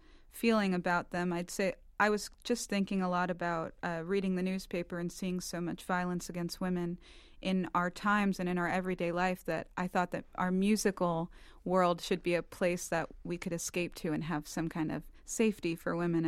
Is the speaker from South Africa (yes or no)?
no; New York City, New York, United States; I feel very happy that I grew up in New York City because I come here and oftentimes with people in our band, they've either never been here before or they're not from here.